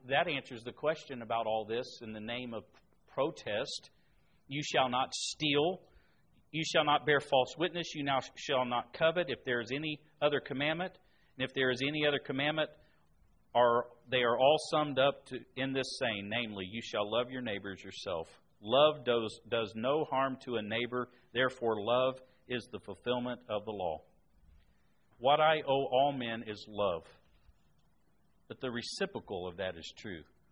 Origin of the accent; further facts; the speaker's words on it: Indiana, United States; Growing up in Indiana, we told dumb Kentuckian jokes, and they told dumb Hoosier jokes.